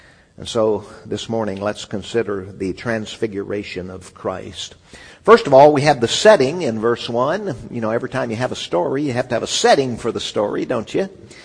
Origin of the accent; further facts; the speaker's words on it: California, United States; I grew up in California. They have some high mountains there.